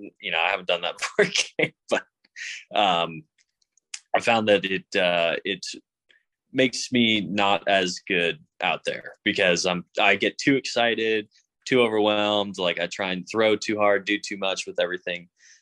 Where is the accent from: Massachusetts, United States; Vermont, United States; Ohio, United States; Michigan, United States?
Massachusetts, United States; Not a huge basketball fan, but Celtics are, you know, obviously my hometown team.